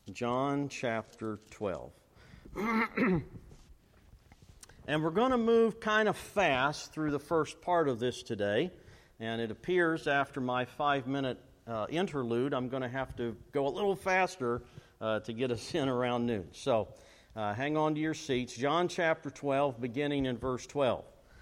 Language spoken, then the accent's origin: English; Virginia, United States; moved away; Now, when I grew up in Virginia, you didn't see many palm trees, but I know about branches of palm trees now, having lived here for 16 years.